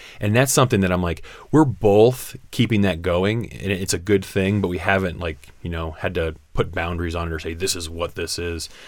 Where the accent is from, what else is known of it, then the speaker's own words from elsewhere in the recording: Midwest, United States; now in Colorado, United States; when I moved to Colorado, because I grew up in the Midwest